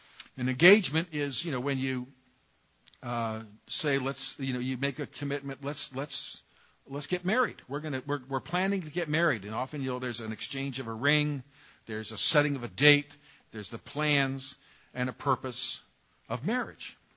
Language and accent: English; California, United States; I grew up in California.